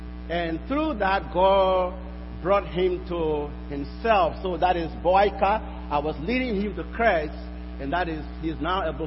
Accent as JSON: {"language": "English", "country": "Liberia", "said": "from Liberia. I was here a few years ago at Moody, and this is my home church."}